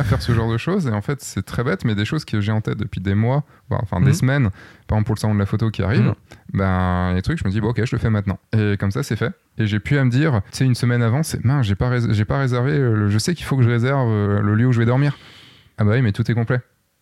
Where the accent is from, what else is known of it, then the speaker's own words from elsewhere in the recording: Brittany, France; Tu sais, moi, je suis breton, hein